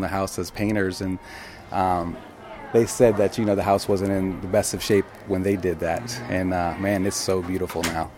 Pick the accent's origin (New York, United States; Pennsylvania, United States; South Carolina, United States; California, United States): South Carolina, United States; Beaufort; I live in Beaufort. I was born and raised in Beaufort, actually. So, okay. Been there my whole life.